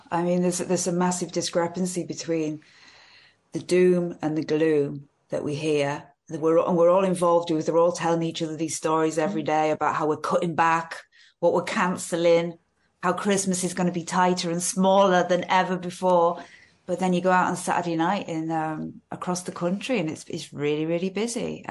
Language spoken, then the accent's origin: English; Carlisle, North West England, United Kingdom; I've been drinking since I was 14. I'm from Carlisle.